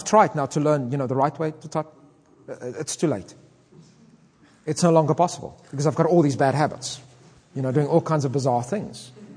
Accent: South Africa; I come from South Africa.

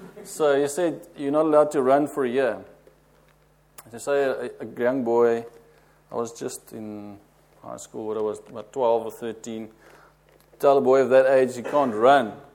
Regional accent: South Africa; Yeah, you don't see that often in South Africa. I come from

